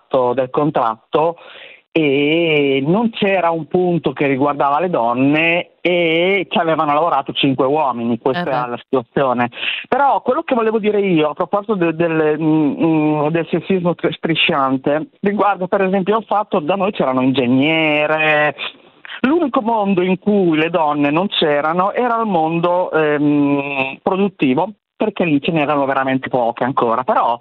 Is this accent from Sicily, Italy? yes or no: no; Bologna, Emilia-Romagna, Italy; io sono di Bologna